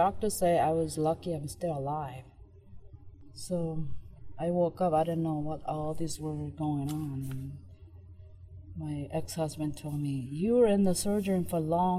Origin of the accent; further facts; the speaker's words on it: South Korea; English is a second language; now in United States; When I was growing up in Korea, we babysat everybody's baby.